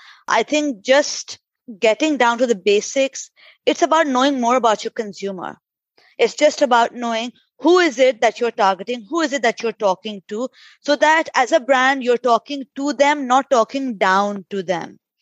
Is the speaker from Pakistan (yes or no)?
yes; Pakistan; I'm from Pakistan. I started my career with Unilever Pakistan.